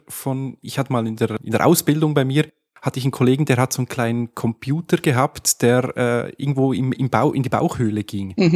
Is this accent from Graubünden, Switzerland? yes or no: yes; Filisur, Graubünden, Switzerland; Übrigens haben wir was gemeinsam. Ich bin in Filisur aufgewachsen.